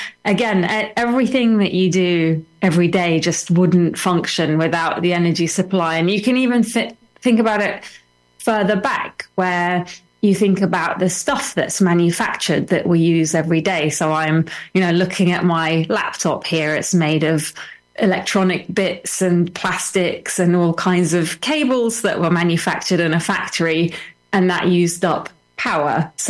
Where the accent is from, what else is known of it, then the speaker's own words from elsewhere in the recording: Baghdad, Baghdad Governorate, Iraq; I was born in Baghdad in Iraq, and I remember having power cuts when I was growing up.